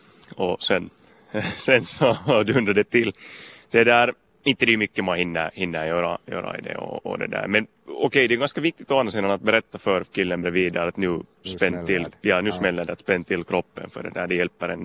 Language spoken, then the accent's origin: Swedish; Finland; eftersom jag är hemma från Finland